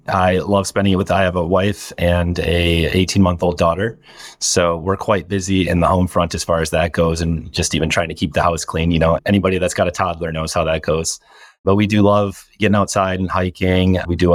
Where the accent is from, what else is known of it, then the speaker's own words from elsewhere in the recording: Shawano, Wisconsin, United States; So I'm initially from Shawano, kind of up near Green Bay.